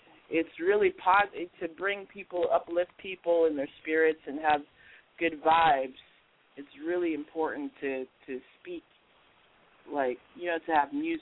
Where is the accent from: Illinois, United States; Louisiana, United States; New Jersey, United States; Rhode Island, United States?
Louisiana, United States; New Orleans; born there; also born or lived in India; I was born in New Orleans, and my mom joined this, like, hippie sect